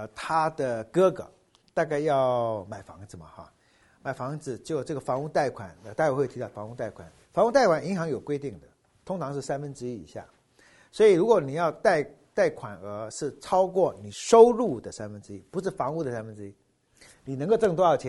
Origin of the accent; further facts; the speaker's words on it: China; 那其实你知道我们中国人有类似的这种观念